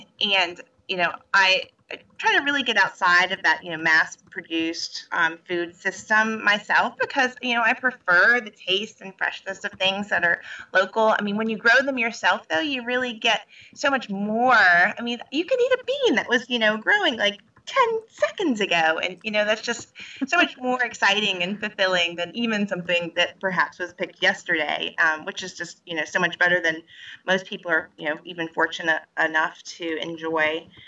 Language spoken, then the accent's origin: English; North Carolina, United States; also born or lived in New York; I'm not. And actually, I grew up originally, I'm from North Carolina. And, you know, I grew up in the suburbs and was very ambivalent about the outdoors.